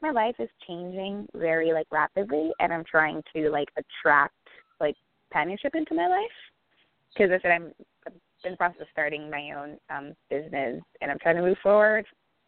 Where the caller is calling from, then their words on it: Pennsylvania, United States; I'm calling from Pennsylvania.